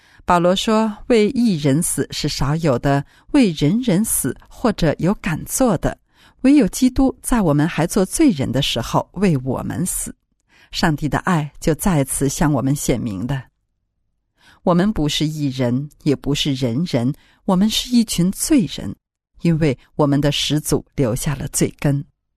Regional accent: China; 我们中国人对义字的理解常常离不开义气二字

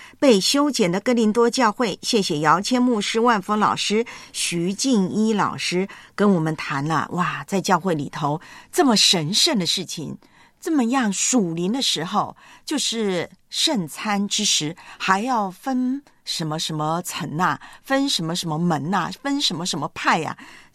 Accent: Taiwan; 我老家呢台湾教会啊有长辈

